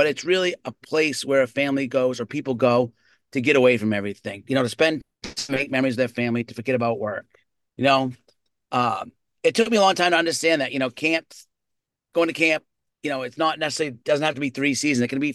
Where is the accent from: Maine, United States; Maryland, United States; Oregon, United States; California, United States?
Maine, United States; growing up in Central Maine, everyone had a camp.